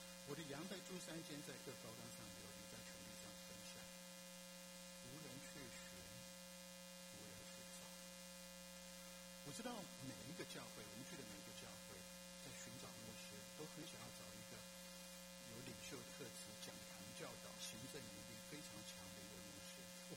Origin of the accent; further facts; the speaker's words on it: Japan; now in United States; 有些人知道说我是在日本长大，我会日语。